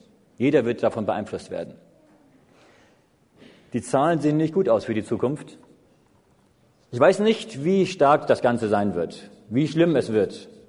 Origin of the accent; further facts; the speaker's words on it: Hamburg, Germany; also born or lived in Schleswig-Holstein / Berlin; Ich bin geboren in Hamburg, in Norddeutschland, aufgewachsen auch in Hamburg, in Schleswig-Holstein, in Berlin teilweise.